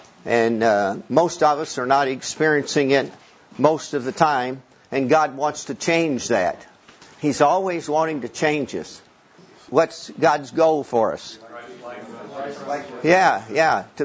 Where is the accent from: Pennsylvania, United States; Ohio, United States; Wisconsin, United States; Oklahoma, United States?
Oklahoma, United States; Oklahoma City; born there; I was born in Oklahoma City in the sticks, right outside of Oklahoma City. I grew up a Baptist, and I was a Marine for 20 years